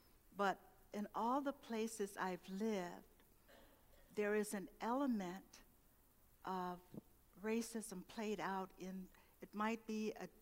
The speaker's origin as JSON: {"language": "English", "town": "St. Louis", "region": "Missouri", "country": "United States", "tie": "born there", "said": "which is where my sister and I were born, but didn't our growing up took place someplace else."}